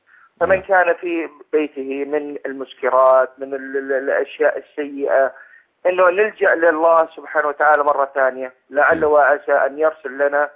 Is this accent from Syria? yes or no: yes; Syria; now in Saudi Arabia; أنا سوري مقيم في السعودية، مولود في السعودية.